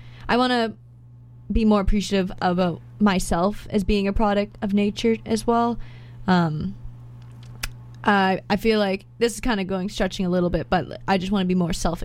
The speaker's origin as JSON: {"language": "English", "town": "Coquitlam", "region": "British Columbia", "country": "Canada", "tie": "born or raised there", "said": "I grew up in Coquitlam, which derives from an Indigenous name"}